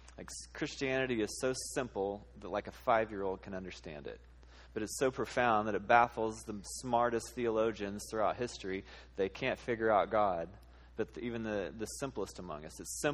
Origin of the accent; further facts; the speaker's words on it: United States; Pull yourself up by your bootstraps. I'm an American. Like, I can do this, you know?